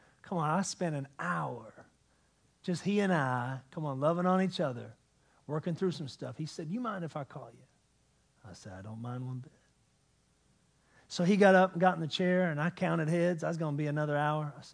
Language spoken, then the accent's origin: English; Hills, West Virginia, United States; I'm from Hills, West Virginia.